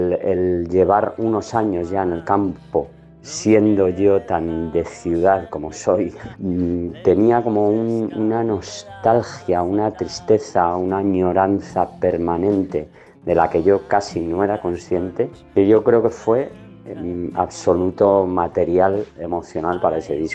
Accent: Madrid, Community of Madrid, Spain; echaba de menos mi ciudad, Madrid. Yo soy madrileño a tope y de rata de ciudad.

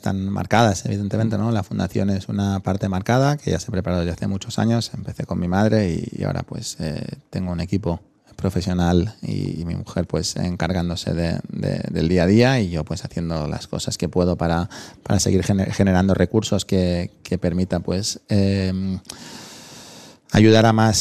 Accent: Balearic Islands, Spain; como buen mallorquín, pues me interesa el tema del turismo

